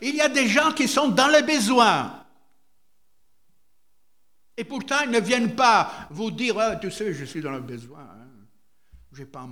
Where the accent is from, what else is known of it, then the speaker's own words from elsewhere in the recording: Italy; French is a second language; Excusez-moi, je suis italien, alors la grammaire française, c'est pas tellement mon fort.